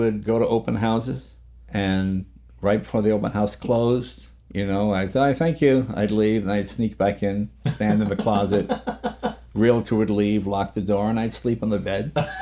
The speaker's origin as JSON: {"language": "English", "region": "New England", "country": "United States", "tie": "born or raised there", "said": "But growing up in New England, you have a reverence to your elders, for lack of a better word."}